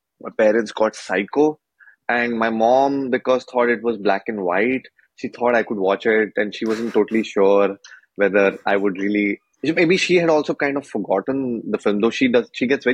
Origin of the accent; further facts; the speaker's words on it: New Delhi, Delhi, India; So I grew up in India, in New Delhi, which is the capital of India.